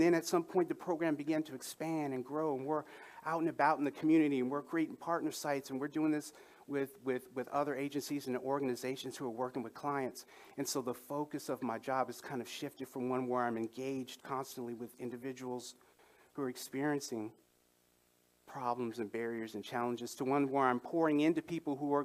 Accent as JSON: {"language": "English", "town": "Los Angeles", "region": "California", "country": "United States", "tie": "born or raised there", "also_born_or_lived": "Kansas City", "moved": "as an adult", "said": "I was born in Kansas City, Missouri, but I was raised most of my life in Southern California, Los Angeles area. And I came here in 2008."}